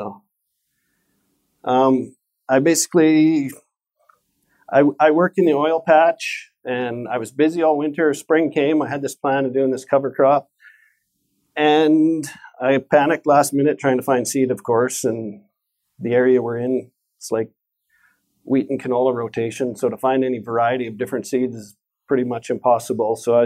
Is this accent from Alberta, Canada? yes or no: yes; Sexsmith, Alberta, Canada; I'm from Sexsmith, Alberta. It's in the county of Grand Prairie. Sexsmith in the late 40s was known as the grain capital of the British Empire.